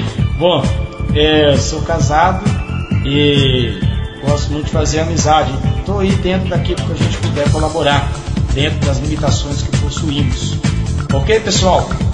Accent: Belo Horizonte, Minas Gerais, Brazil; sou aqui de BH, Minas Gerais

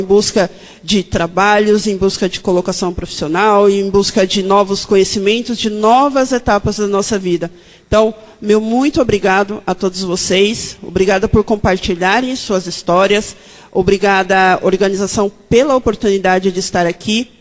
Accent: São Paulo, Brazil; É a minha primeira vez aqui em Porto Alegre, eu sou de São Paulo.

